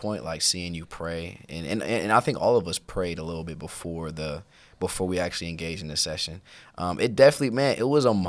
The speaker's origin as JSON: {"language": "English", "town": "Cleveland", "region": "Ohio", "country": "United States", "tie": "born or raised there", "said": "I love Cleveland, born and raised in Cleveland. Those Cleveland has formed me in some deep ways."}